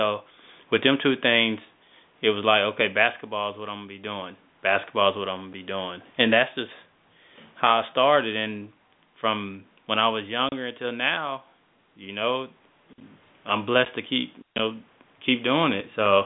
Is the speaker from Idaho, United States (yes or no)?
no; Dallas, Texas, United States; They're both from Tyler, Texas. I'm from Dallas, Texas.